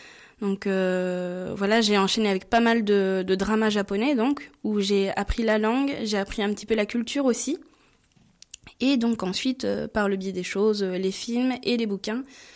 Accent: Nevers, Bourgogne-Franche-Comté, France; also born or lived in Tokyo; moi je suis originaire de Nevers, donc j'ai beaucoup bougé, j'ai été à Lyon, ensuite j'ai été à Toulouse pour mes études, et ensuite je suis partie à Tokyo, où je devais y rester un an et finalement j'y suis restée 8.

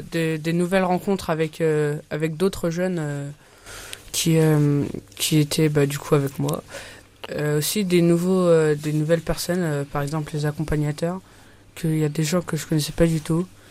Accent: Saint-Memmie, Grand Est, France; moi, Saint-Mémy à côté.

